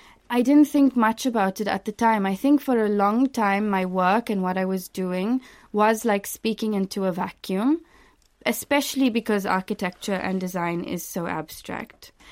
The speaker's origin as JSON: {"language": "English", "country": "South Africa", "tie": "born or raised there", "said": "So I really grew up at the fall of apartheid. I was 4 years old when South Africa became a democracy. I did grow up in a previously apartheid township called Lodium in South Africa."}